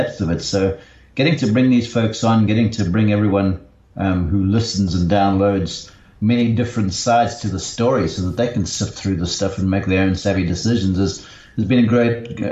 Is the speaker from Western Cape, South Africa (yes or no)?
yes; Somerset West, Western Cape, South Africa; now in Columbus, United States; I grew up in Somerset West.